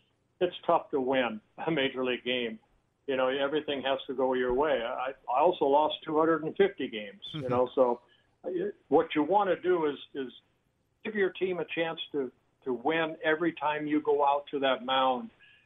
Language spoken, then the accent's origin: English; California, United States; also born or lived in Netherlands; I was born in Holland, grew up in Southern California